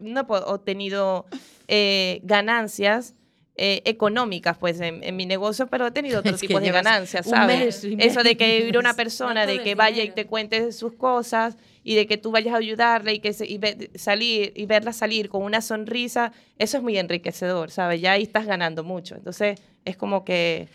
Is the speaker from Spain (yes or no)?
no; Venezuela; no soy soy venezolana, no soy de este país